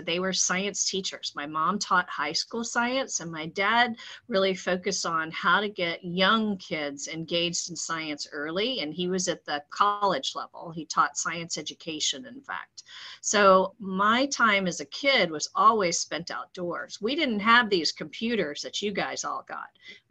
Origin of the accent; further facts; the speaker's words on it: Florida, United States; I'm from Florida.